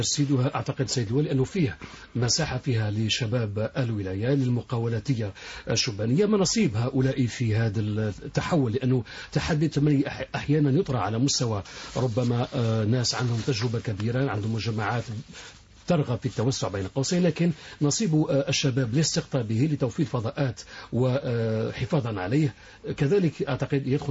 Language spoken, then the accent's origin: Arabic; Annaba, Annaba Province, Algeria; الأبعاد الاقتصادية المهمة التي ننتظرها كجزائريين وكأبناء عنابة من ميناء عنابة